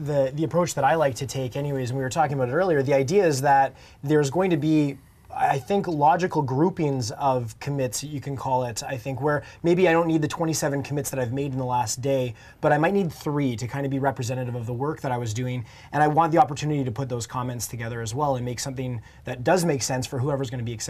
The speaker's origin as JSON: {"language": "English", "country": "Canada", "said": "a Microsoft MVP from Canada."}